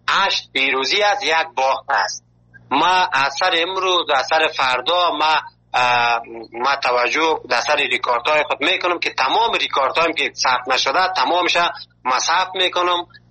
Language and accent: Persian; Afghanistan; now in Malatya, Turkey